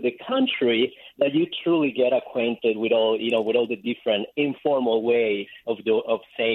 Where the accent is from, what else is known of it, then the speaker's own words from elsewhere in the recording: Mexico City, Mexico; moved away as an adult; I'm originally from Mexico City.